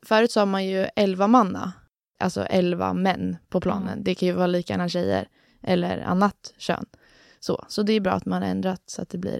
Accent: Alsike, Uppsala County, Sweden; Jag är 18 år, fyller 19 nu i mars. Jag kommer från Alsike här i Knivsta

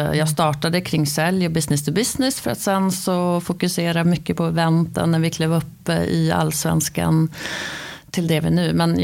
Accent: Västmanland County, Sweden; now in Uppsala, Sweden; jag spelade i Köpings IS gjorde jag då, så jag är ju västmanlänning från början.

